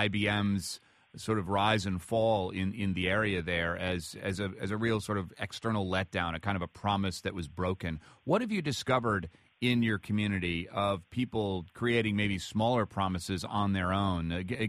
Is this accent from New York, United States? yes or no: yes; Binghamton, New York, United States; what happened to what was my hometown there in Binghamton back in the 1960s?